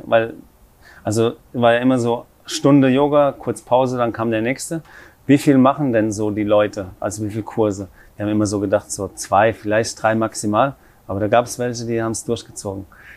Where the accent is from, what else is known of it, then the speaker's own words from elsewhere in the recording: Hesse, Germany; ich komme aus der Nähe von Worms, das ist ja Rheinland-Pfalz, aber auf der anderen Rheinseite aufgewachsen, ein kleines Dorf, heißt Hof am Ried und war da bis zu meinem 15. Lebensjahr